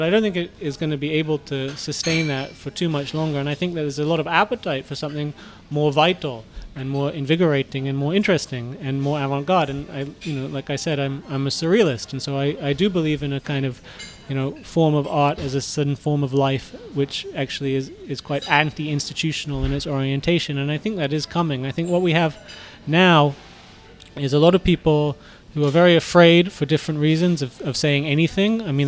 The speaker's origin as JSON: {"language": "English", "country": "United States", "said": "I'm American, actually."}